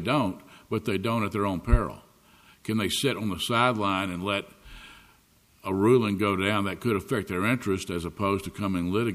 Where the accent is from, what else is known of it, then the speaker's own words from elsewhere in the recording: Memphis, Tennessee, United States; I'm from Memphis, Tennessee.